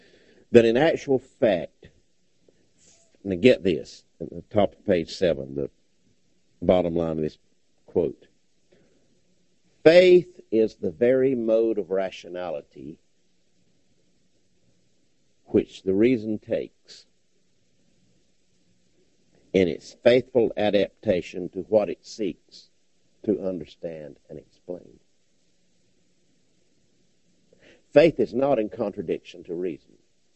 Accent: United States; Laboratories, as they call them. I'm American, I call it laboratory.

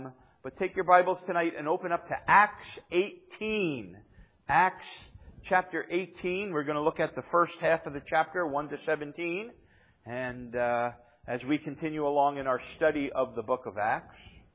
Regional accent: New Jersey, United States; even though I'm from New Jersey, you know, it doesn't always smell the best around there.

